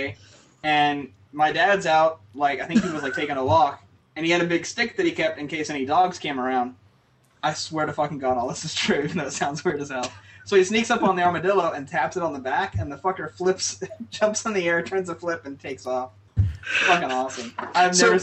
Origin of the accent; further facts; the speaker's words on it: Oklahoma, United States; So I grew up in Oklahoma, out in like the countryside of Oklahoma, right?